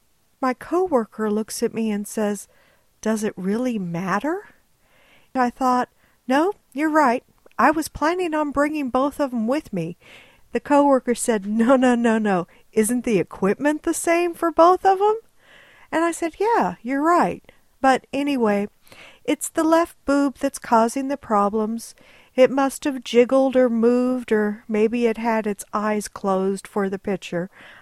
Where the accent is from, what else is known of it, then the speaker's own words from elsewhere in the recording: Texas, United States; also born or lived in Southwest; I grew up in Texas, mostly. We moved around a lot in Texas, but I mostly lived in the Southwest, so I wasn't acclimated to this kind of weather.